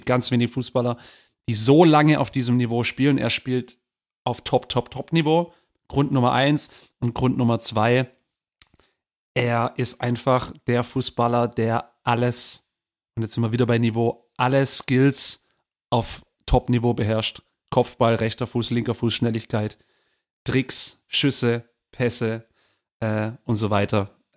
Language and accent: German; Germany; uns als Deutsche